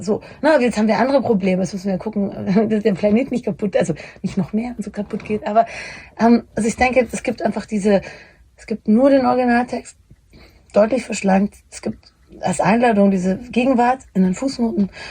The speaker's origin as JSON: {"language": "German", "region": "Bavaria", "country": "Germany", "said": "ich komme aus Bayern"}